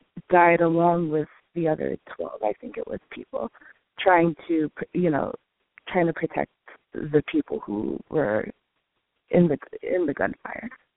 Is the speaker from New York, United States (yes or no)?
yes; Brooklyn, New York, United States; I am an American Muslim, born and raised in New York, in Brooklyn.